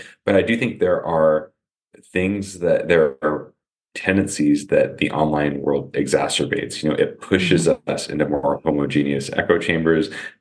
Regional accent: Oregon, United States; also born or lived in Arizona; I grew up here in Oregon, and then be back in Arizona

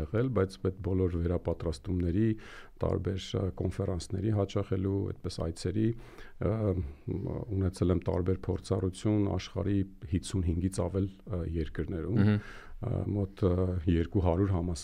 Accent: Maralik, Shirak, Armenia; born there; Շատ լավ, ծնվել եմ Հայաստանում, Շիրակի մարզի Մարալիկ քաղաքում

